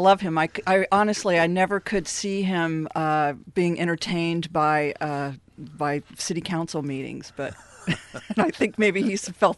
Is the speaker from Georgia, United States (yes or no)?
yes; Atlanta, Georgia, United States; also born or lived in Charlotte, United States; I was born in North Carolina. I'm sort of a builder's brat. My father was a home builder. We moved around a lot. I lived in Charlotte until I was 9, and then the family moved to Atlanta, and I lived there through high school